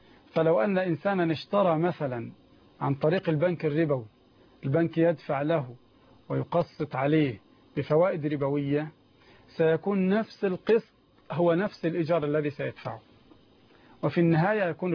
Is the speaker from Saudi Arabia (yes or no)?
no; Egypt; يعني مثلا عندنا في مصر لو اشتريت من الصالة